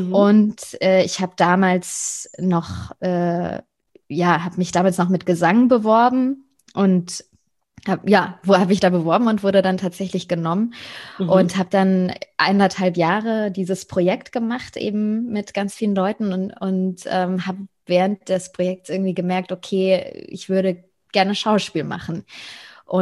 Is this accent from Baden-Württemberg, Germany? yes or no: no; Bavaria, Germany; ich komme aus der Nähe von München.